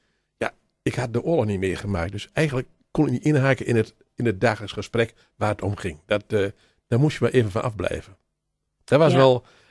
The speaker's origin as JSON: {"language": "Dutch", "town": "Goor", "region": "Overijssel", "country": "Netherlands", "tie": "born there", "said": "Je leeftijd is 68 nu. Ja. En ik ben geboren in Goor. Aan de Dr. Schaapmanstraat. Het Roomse buurtje van Goor. Ja. En daar waren allemaal Roomse gezinnen. Kinderrijk, groot. Dus wie van mij ook. En ik was de jongste thuis. Van 7."}